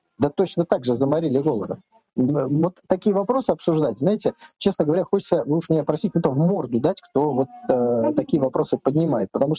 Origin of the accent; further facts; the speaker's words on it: Saint Petersburg, Russia; я коренной ленинградец, в моей семье, естественно, тоже есть погибшие в блокаду.